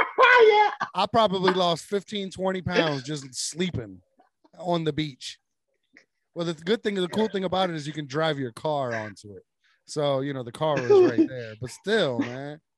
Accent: New Jersey, United States; I'm from Jersey originally.

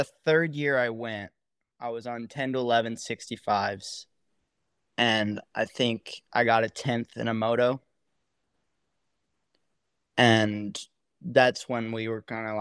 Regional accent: Alaska, United States; But obviously, I'm from Alaska. I don't live down here. This isn't. It's not home.

